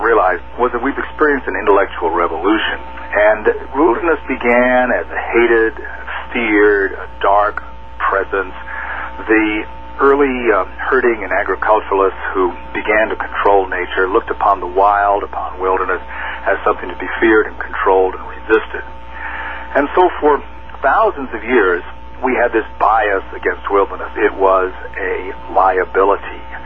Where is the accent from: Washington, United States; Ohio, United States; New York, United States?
New York, United States; New York City; I grew up in New York City looking at brick walls and wondering if there would ever be an opportunity to be a Lewis and Clark